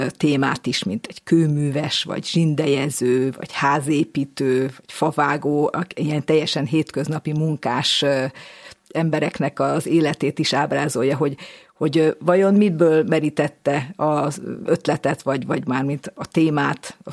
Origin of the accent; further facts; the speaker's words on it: Szentendre, Pest, Hungary; Szentendrei lévén én szinte minden nap elballagok a Ferenczi Múzeum előtt